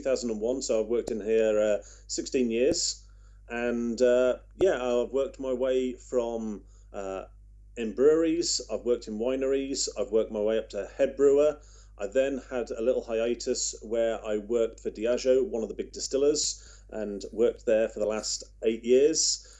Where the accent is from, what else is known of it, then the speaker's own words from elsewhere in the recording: Worcester, West Midlands, United Kingdom; born there; also born or lived in Edinburgh; now in Elgin, United Kingdom; Myself, personally, I was born in Worcester, not so far away from Warwickshire. And I my university degree up in Edinburgh, came back downstairs, down to the Midlands.